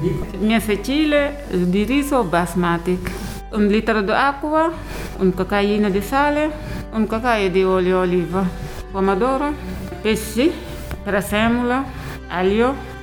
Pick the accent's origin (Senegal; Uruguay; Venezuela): Senegal; Touba, Diourbel; Italian is a second language; now in Cagliari, Italy; vengo da Senegal, è paese di Tuba. Sono qui in Sardegna a Cagliari, 15 anni.